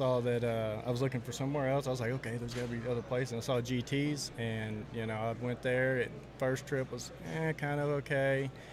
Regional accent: Louisiana, United States; I've been into artifacts for about 5 years now. I'm from Louisiana, but ever since I got to my first paydig out in Texas, I've been about the Texas artifacts.

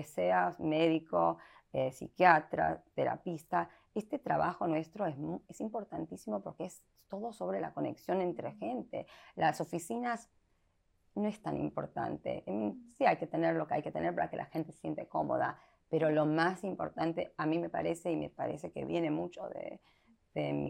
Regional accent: United States; born there; yo siempre digo que yo soy argentina, en realidad yo no nací en la Argentina, yo nací en los Estados Unidos. Pero mi mamá y mi papá sí nacieron en Argentina y no vinieron a los Estados Unidos hasta que ellos tenían 23, 25.

